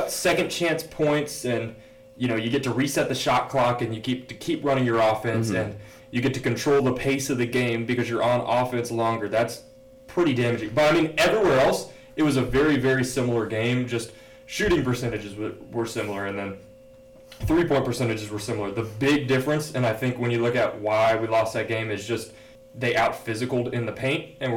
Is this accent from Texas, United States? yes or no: yes; Houston, Texas, United States; I'm from Houston